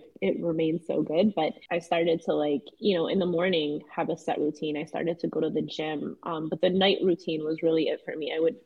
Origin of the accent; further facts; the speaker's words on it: Buffalo, New York, United States; Like I come from Buffalo.